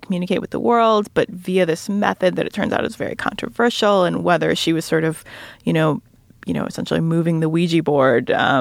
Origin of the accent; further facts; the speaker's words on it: Midwest, United States; I'm from the Midwest, like Franzen.